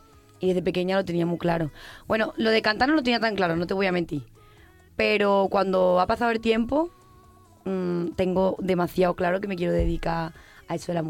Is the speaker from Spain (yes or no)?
yes; Sanlúcar de Barrameda, Andalusia, Spain; De Sanlúcar de Barrameda, Cádiz.